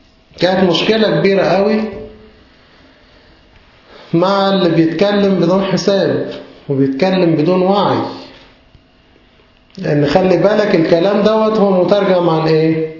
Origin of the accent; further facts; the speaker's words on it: Egypt; وإحنا للأسف كمصريين ما تربيناش عليها